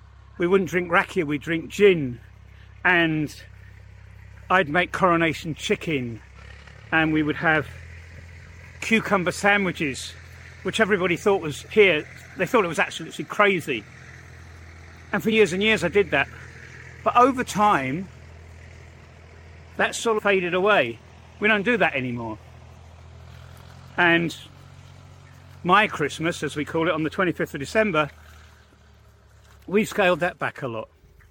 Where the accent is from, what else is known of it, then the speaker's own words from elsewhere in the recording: United Kingdom; And then in the summer, I would repay my neighbours who have the family celebrations called slavas, which is death by food, actually, but so hospitable. And they have these big meals and everything. And of course, in Britain, we don't have slavas.